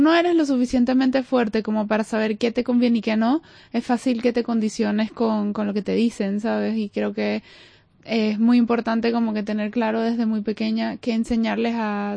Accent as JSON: {"language": "Spanish", "country": "Venezuela", "tie": "born or raised there", "said": "porque creciendo en Venezuela con toda la presión social del cuerpo, cómo tienes que verte y todo"}